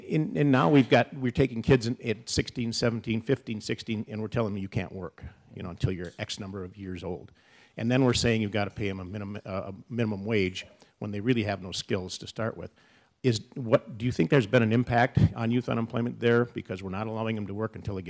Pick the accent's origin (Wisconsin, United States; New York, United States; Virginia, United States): Wisconsin, United States; Rice Lake; from Rice Lake, Wisconsin, 75th Assembly District Assemblyman.